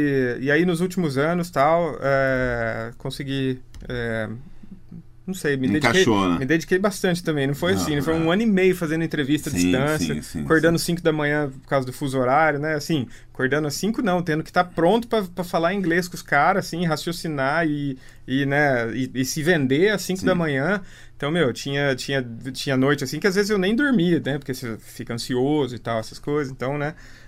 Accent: Brazil; Mas mesmo que tenha essa raiz meio europeia, assim, eu sou brasileiro, né, cara? Nascido e criado aqui com a malícia de brasileiro, né?

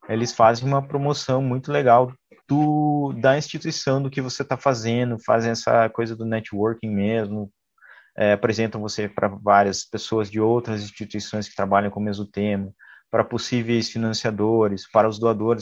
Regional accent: Brazil; Uma das coisas mais legais foi trazer o prêmio para o Brasil, sendo brasileiro

